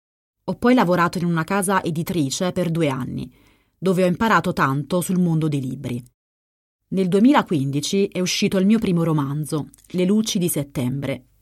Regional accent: Naples, Campania, Italy; Fin da bambina, a Napoli, adoravo leggere.

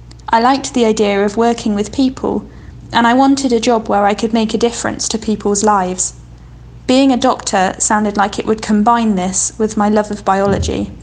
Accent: Oxford, South East England, United Kingdom; I'm 27 and I'm from Oxford in England.

